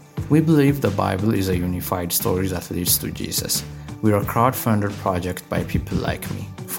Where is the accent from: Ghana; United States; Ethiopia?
Ethiopia; Addis Ababa; I'm from Ethiopia, Addis Ababa.